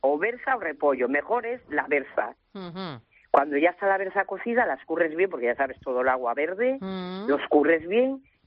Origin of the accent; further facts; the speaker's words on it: Potes, Cantabria, Spain; now in Torrelavega, Spain; Te llamo de Torrelavega, de un pueblo de Cantabria. Y te voy a decir, Cristina, una cosa. Yo soy de Potes, soy lebaniega.